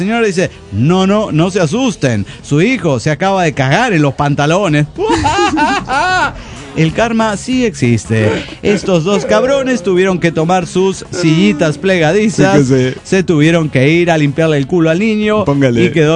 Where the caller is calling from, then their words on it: León, Guanajuato, Mexico; de León, Guanajuato, México.